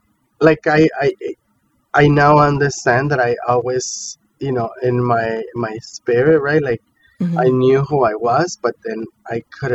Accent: Mexico; I grew up in Mexico, a very religious place. My mother, very Catholic, brought up Catholic

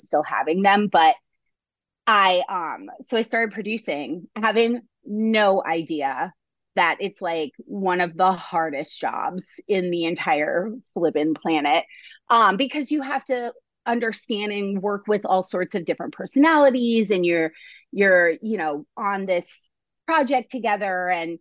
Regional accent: Minnesota, United States; moved away as an adult; now in Los Angeles, United States; I moved to Los Angeles from Minnesota when I was in my early 20s

